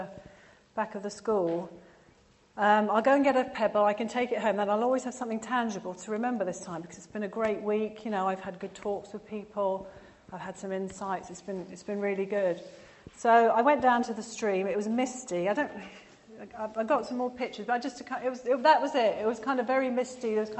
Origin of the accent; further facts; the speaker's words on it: England, United Kingdom; also born or lived in Malaysia; We came from England. Our parents were in the Philippines, or mine were, and we were at school in Malaysia. So we were actually living in three cultures.